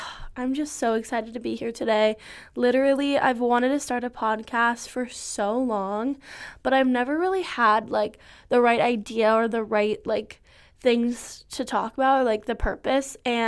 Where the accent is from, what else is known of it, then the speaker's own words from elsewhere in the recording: Los Angeles, California, United States; Hello. I am from Los Angeles. I'm from like Venice Beach, Santa Monica area. I just have like so many fond memories growing up there